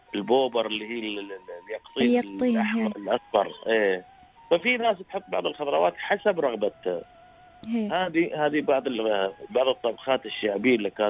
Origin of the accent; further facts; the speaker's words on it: United Arab Emirates; now in Saudi Arabia; مثلا عندنا في الإمارات، هنا في السعودية